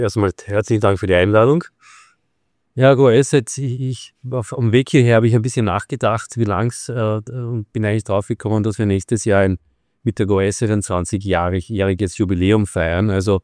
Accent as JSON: {"language": "German", "country": "Austria", "said": "natürlich als Österreicher"}